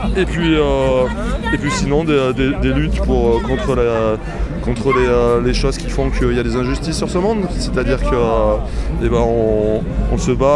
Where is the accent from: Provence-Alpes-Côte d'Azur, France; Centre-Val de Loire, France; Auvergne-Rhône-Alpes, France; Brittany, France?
Auvergne-Rhône-Alpes, France; born there; Ah ben moi je suis né en Ardèche